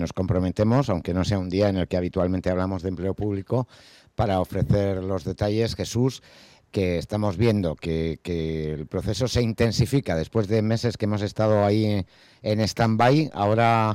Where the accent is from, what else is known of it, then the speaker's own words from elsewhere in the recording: Spain; se nota que somos españoles